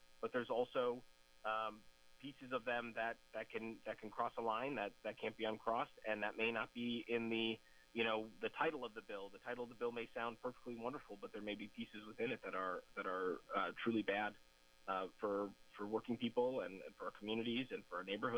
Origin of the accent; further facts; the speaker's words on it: Kenosha, Wisconsin, United States; I love my hometown. I love Kenosha.